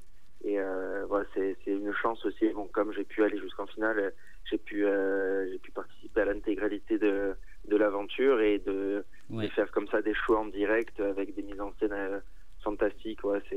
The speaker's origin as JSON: {"language": "French", "town": "Bastia", "region": "Corsica", "country": "France", "said": "Alors, je suis de Bastia, oui, je suis corse."}